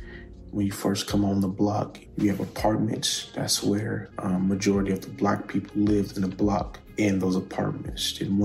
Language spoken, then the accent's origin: English; Portland, Oregon, United States; I'm 16 years old. I go to Grant High School. Born and raised in Portland, Oregon.